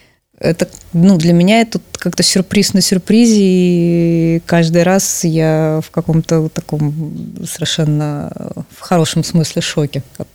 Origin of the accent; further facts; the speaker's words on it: Minsk, Belarus; я-то здесь жила всегда, я родилась в Минске и живу здесь всю жизнь